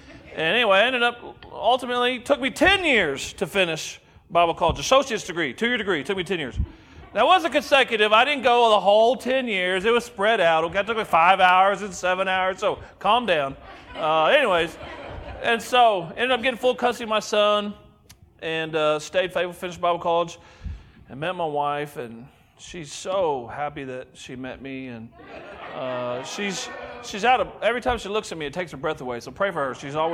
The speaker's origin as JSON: {"language": "English", "town": "Oklahoma City", "region": "Oklahoma", "country": "United States", "tie": "born or raised there", "said": "I grew up in Oklahoma City. I rode a bus to Windsor Hills Baptist Church at that time."}